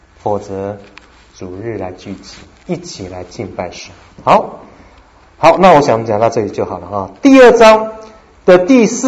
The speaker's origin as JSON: {"language": "Chinese", "country": "China", "said": "我们中国人会讲礼拜一第一天，礼拜二第二天，对不对？"}